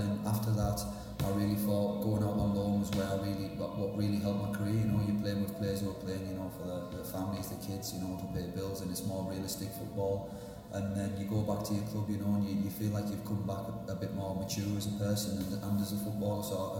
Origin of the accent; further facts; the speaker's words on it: Middlesbrough, North East England, United Kingdom; And it's my hometown. So everybody, it's only a small town in the UK, so everybody's buzzing